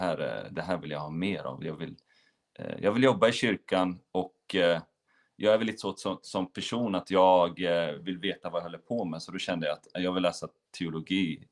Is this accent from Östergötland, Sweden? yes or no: yes; Linköping, Östergötland, Sweden; Men jag är ju uppvuxen och född i Linköping och spelar mycket där